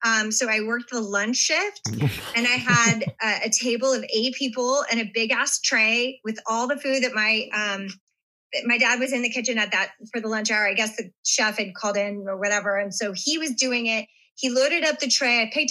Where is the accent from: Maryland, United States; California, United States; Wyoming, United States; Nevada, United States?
Nevada, United States; Las Vegas; So I grew up as a performer. I grew up in Vegas and I always, dancing was my like first love.